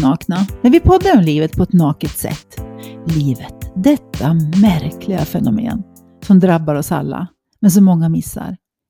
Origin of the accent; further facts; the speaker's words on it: Borlänge, Dalarna County, Sweden; jag är från Borlänge eller lite sådär